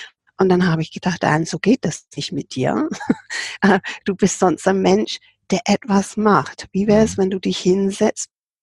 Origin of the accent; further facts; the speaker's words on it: England, United Kingdom; German is a second language; Ich habe als Engländerin immer überlegt, was die Wörter dann bedeuten.